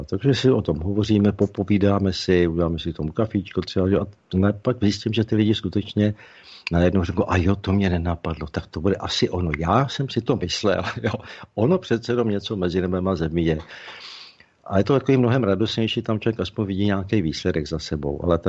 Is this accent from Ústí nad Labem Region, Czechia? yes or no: yes; Ústí nad Labem Region, Czechia; první setkání posluchačů, ubuntáků tady u nás ve Šluknovském výběžku, bylo to moc nádherné